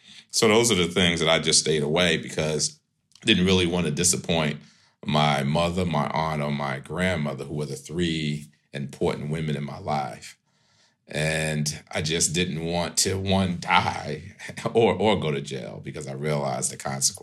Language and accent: English; New York, United States; don't know, is a public housing building. We call it the projects in New York. And so we lived there. We moved directly across the street from Lincoln Center.